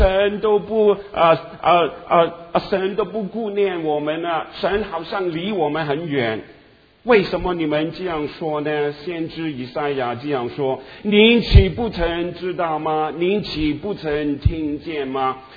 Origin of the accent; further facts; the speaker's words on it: Hong Kong; 我曾经对你们说，我在香港，我从小是在香港长大的